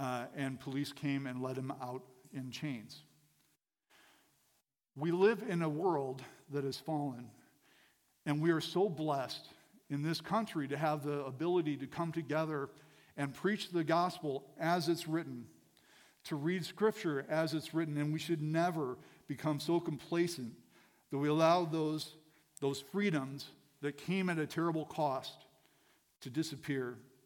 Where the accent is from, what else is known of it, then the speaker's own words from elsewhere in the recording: United States; it is something that I'm, as an American, I'm very passionate about, and this is Memorial Day weekend.